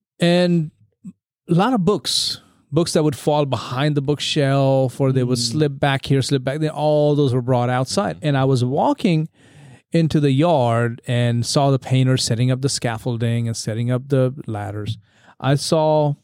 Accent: India; growing up in India, the roads are dusty.

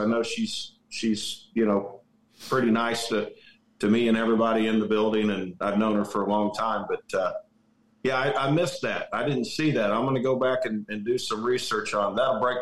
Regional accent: Kansas City, Missouri, United States; now in Nashville, United States; I'm originally from Kansas City.

